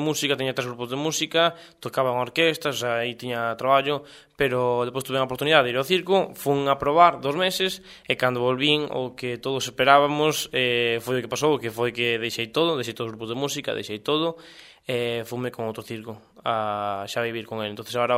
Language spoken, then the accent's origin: Galician; Sarria, Galicia, Spain; Eso es, son de Sarria, Lugo.